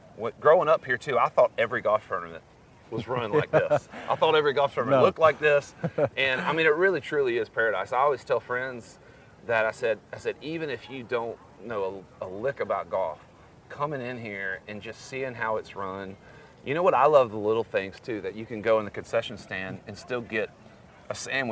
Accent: Augusta, Georgia, United States; Well, I grew up here in Augusta, born and raised, and actually worked the range.

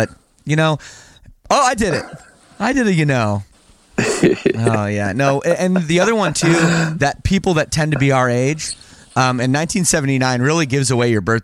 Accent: Oakville, Ontario, Canada; No, I'm from Oakville, so I've got that rich kid money.

